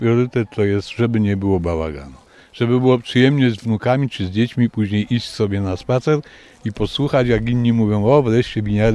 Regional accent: Kalisz, Greater Poland Voivodeship, Poland; Kaliszanin od urodzenia z krwi i kości.

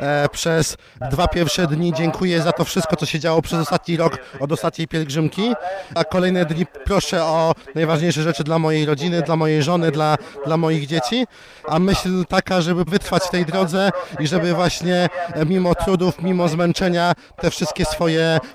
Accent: Syców, Lower Silesian Voivodeship, Poland; jestem z Sycowa na pielgrzymce, jestem 14 raz.

